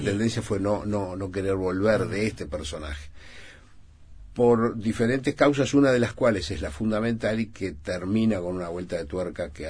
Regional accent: Montevideo, Uruguay; also born or lived in Rivera; now in La Paloma, Uruguay; Provengo de Rivera, estuve 31 años viviendo en Rivera, y anteriormente nací y estuve 35 años aquí, en Montevideo.

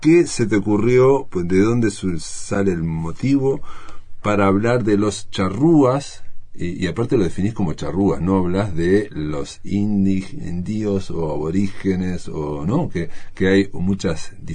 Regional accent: Uruguay; nosotros siempre de alguna forma nos estamos preguntando de dónde venimos

